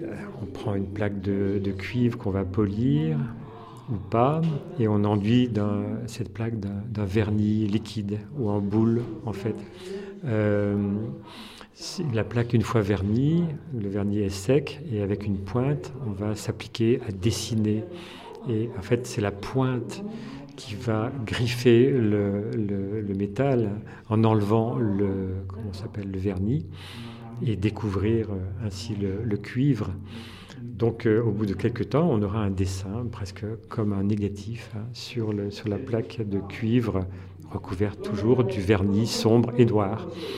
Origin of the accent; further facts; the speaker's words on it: Lyon, Auvergne-Rhône-Alpes, France; je suis lyonnais